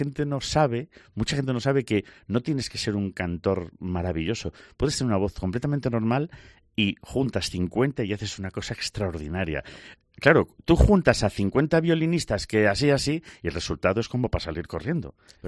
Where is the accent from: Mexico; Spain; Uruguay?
Spain; Lugo, Galicia; now in Zamora, Spain; pues yo vivo en Zamora ahora, yo soy de Lugo, pero todo lo que me hace feliz es de Zamora.